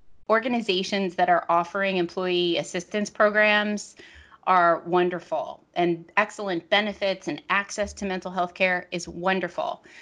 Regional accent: New Jersey, United States; So I live in New Jersey. I grew up here. It's my home state. I'm a Jersey girl.

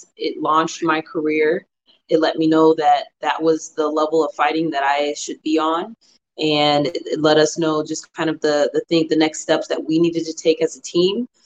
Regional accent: Belleville, Illinois, United States; I was raised by my great aunt, and I come from Belleville, Illinois. So that's maybe like 4.5 hours south of Chicago, really close to St. Louis. So I claim St. Louis and I claim Belleville.

